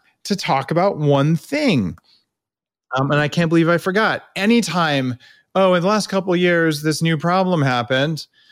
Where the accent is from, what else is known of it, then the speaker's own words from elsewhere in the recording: New York, United States; So yikes, as a New Yorker, I don't want to tell you not to take the subway